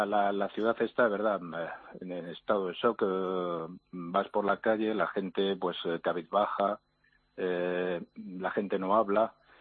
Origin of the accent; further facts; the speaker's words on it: Spain; now in Brussels, Belgium; nosotros como españoles ya estamos también acostumbrados, los que hemos vivido en España y ahora que ha vuelto a pasar aquí en Bélgica.